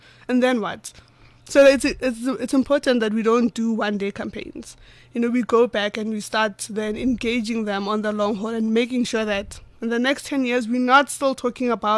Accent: Pretoria, Gauteng, South Africa; I grew up in Pretoria, Atteridgeville. Nganako Pitori.

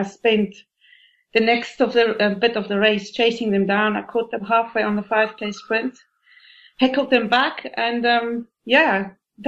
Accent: South Africa; now in England; I needed somewhere warm, being South African, and I was still in England at the time.

